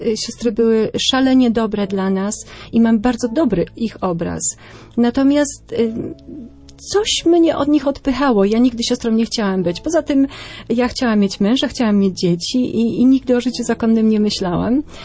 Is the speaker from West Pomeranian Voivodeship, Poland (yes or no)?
yes; West Pomeranian Voivodeship, Poland